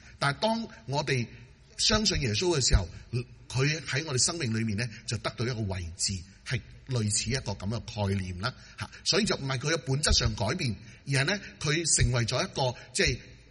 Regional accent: China; 我哋系中国人咧，其实都应该明嘅。

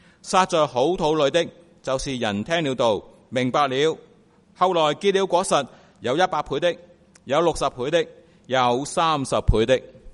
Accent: China; 我哋中国人有句说话就系忠言逆耳

